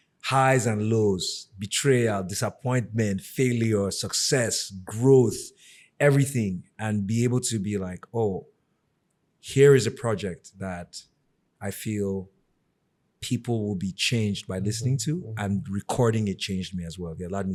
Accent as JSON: {"language": "English", "country": "Nigeria", "said": "I love being Nigerian."}